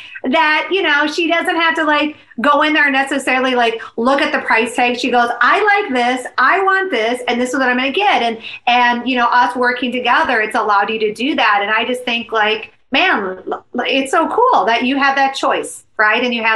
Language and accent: English; Minnesota, United States; you're like, I'm a girl from Minnesota.